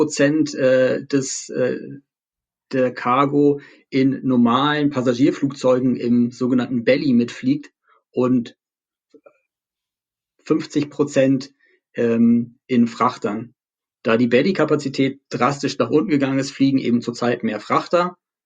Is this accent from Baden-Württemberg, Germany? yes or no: no; Berlin, Germany; Als Berliner hoffen wir natürlich stark darauf.